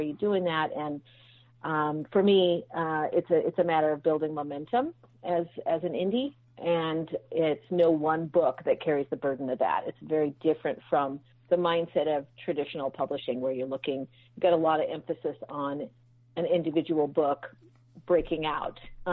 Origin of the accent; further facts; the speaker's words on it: Hawaii, United States; Well, I'm from Hawaii, and basically, you know, that old saying, they say, write the book you want to read.